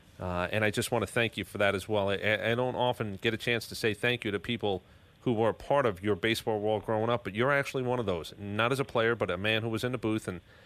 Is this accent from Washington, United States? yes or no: no; New York, United States; every once in a while, you fall back to that growing up in New York, and you got to respect your elders.